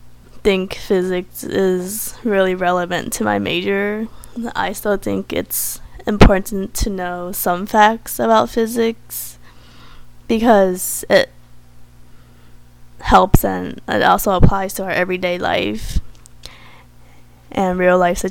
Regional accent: San Francisco, California, United States; I'm from San Francisco.

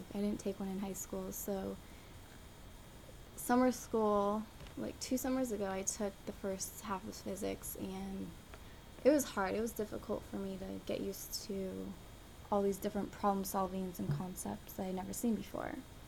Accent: Thousand Oaks, California, United States; I am 20 years old. I'm from Thousand Oaks, California. Thousand Oaks is a small suburb about 40 minutes north of Los Angeles. I have lived there for almost 13 years now with my parents and two younger brothers.

